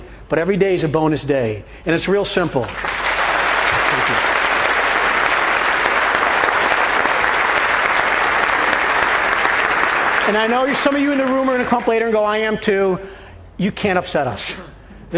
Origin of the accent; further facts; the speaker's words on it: Cleveland, Ohio, United States; I love my hometown of Cleveland. It's my home.